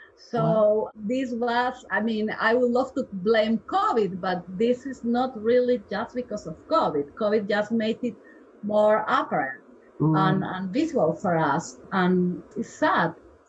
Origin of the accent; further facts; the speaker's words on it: Peru; English is a second language; moved away as an adult; now in United States; I am originally from Peru, so I am a Latin girl. Even my last names, they don't show it, but probably my accent, yes. I did geriatrics in Peru, and I worked for 10 years there. And then I met the love of my life, and I moved to the U.S.